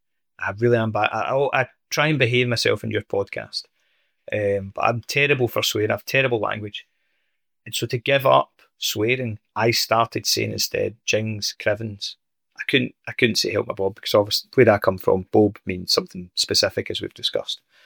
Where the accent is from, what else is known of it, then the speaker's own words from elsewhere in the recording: Scotland, United Kingdom; where I was brought up in Ayrshire, it's quite near where Robert Burns, was born.